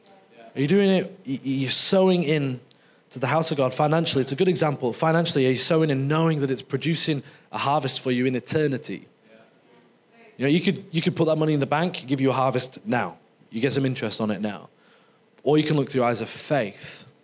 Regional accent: England, United Kingdom; my wife's German, so I do kilograms. I'm English, so I kind of do stone and pounds.

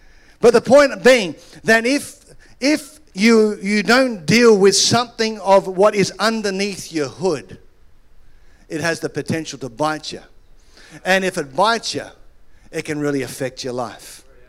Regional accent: Australia; now in United Kingdom; When I was growing up in Australia, as you can tell, a few months ago, Jody and I became British citizens. So we are now calling ourselves Scozzies, Scottish Aussies.

